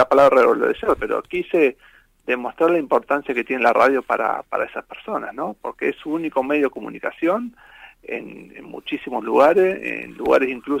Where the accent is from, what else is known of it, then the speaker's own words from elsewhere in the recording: Santa Fe, Argentina; now in Bariloche, Argentina; yo vivo en Bariloche, estoy aquí desde el año 2002, vengo de Santa Fe